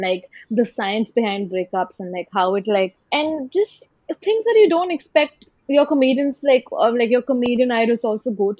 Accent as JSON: {"language": "English", "town": "Ghaziabad", "region": "Uttar Pradesh", "country": "India", "lives_now": "Mumbai, India", "said": "I'm from Ghaziabad, and even though I'd like lived in Bombay for a while"}